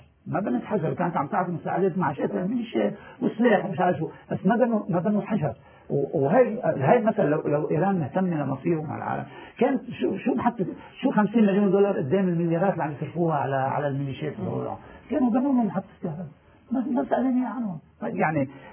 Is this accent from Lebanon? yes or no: yes; Lebanon; أنا اليوم ما بقول شيعي أنا لبناني انتقلت من شيعيتي للبنانيتي وهذا شيء بفتخر فيه